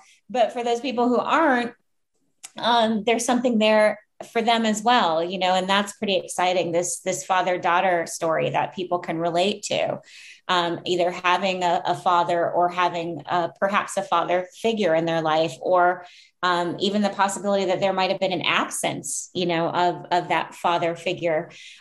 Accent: Minneapolis, Minnesota, United States; what it was like for me to be … growing up in Minneapolis

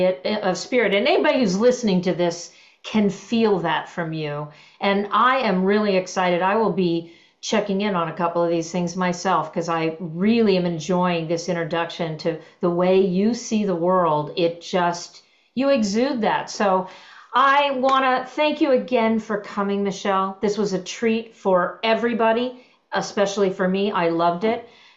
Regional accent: Santa Monica, California, United States; born there; I was born in Santa Monica. That's home ground for me.

